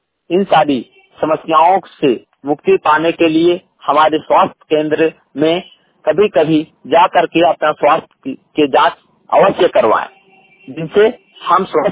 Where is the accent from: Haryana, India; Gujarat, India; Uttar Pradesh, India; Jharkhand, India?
Jharkhand, India; Barkagaon; बड़कागांव हजारीबाग झारखंड के निवासी हूँ।